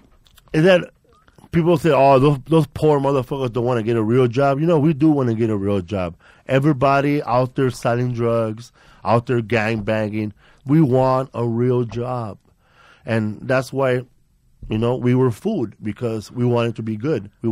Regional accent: Los Angeles, California, United States; we're from Aliso Village. We don't leave the projects.

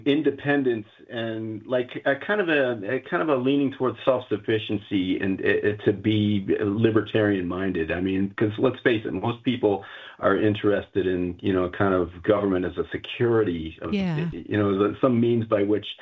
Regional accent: Acton, Massachusetts, United States; So, like Lori, I grew up in Mass. I grew up in Acton, Mass.

